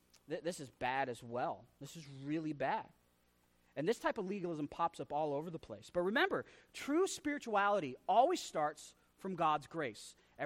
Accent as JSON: {"language": "English", "region": "Texas", "country": "United States", "tie": "born or raised there", "also_born_or_lived": "Wyoming / Pennsylvania / Idaho", "said": "well, I was born in Wyoming, but then my dad took a church back in Pennsylvania, and I lived in Pennsylvania where my mom's family is. But then I grew up in Texas, but I moved back to Wyoming"}